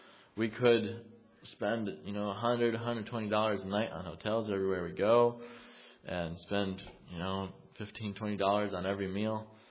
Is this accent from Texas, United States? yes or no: no; New York, United States; Like, I'm from New York. She's from Michigan.